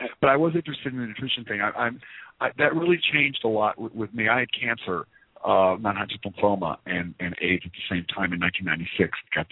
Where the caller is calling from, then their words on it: Fort Lauderdale, Florida, United States; Hey, Robert, it's … in Fort Lauderdale.